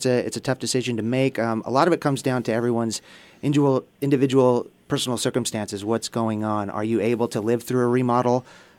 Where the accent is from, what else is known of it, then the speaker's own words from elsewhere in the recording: Santa Barbara, California, United States; I was born and raised here in Santa Barbara.